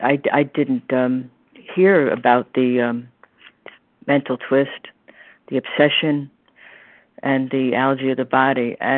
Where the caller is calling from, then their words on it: New York, United States; New York.